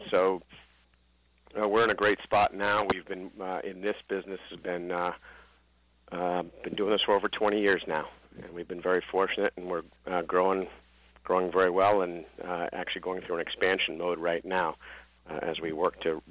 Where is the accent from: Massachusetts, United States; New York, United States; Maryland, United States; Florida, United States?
Massachusetts, United States; Brookline; I was born and raised in Boston. I actually grew up in Brookline, went to Brookline High